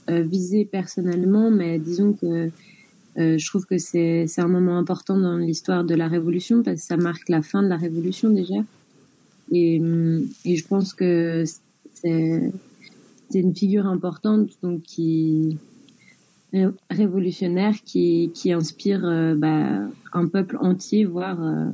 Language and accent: French; Geneva, Switzerland; born there; je suis née à Genève en Suisse. Je suis donc une femme blanche issue de l'immigration. Mon père est espagnol et ma mère est belge.